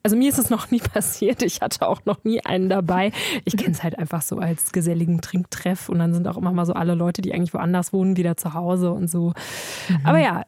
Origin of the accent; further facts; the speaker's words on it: North Rhine-Westphalia, Germany; Ich komme ja aus dem Münsterland, ich kann damit reden. Bei uns wird ja am zweiten Weihnachtsfeiertag Stephanus gesteinigt und da geht's dann eben auch in die Kneipe.